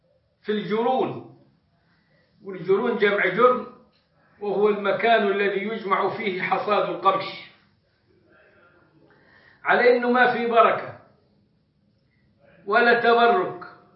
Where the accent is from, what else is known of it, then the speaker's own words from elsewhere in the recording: Egypt; وعندنا في مصر كان الناس يختارون لفظ مبروك على مبارك